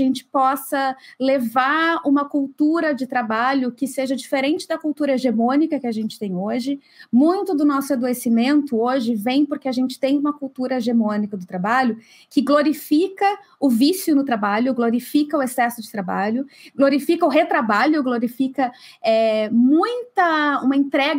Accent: Porto Alegre, Rio Grande do Sul, Brazil; moved away as an adult; now in Netherlands; Eu sou natural de Porto Alegre e hoje eu moro na Holanda.

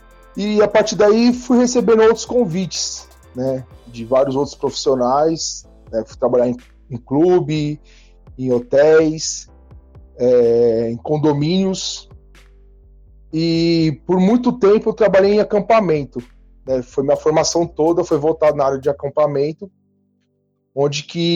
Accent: São Paulo, Brazil; Eu sou aqui de São Paulo, né?

